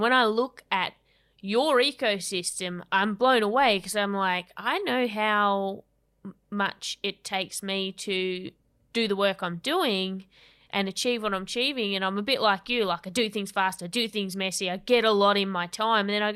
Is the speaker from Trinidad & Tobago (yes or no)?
no; Tasmania, Australia; moved away; I grew up in Tassie and I you know, no one gave me anything either.